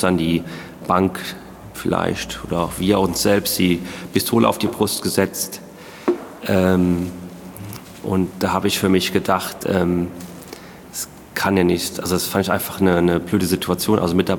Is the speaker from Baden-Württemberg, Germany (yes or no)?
no; Emmelshausen, Rhineland-Palatinate, Germany; Ich komme aus dem Hunsrück, also in Emmelshausen war das dann.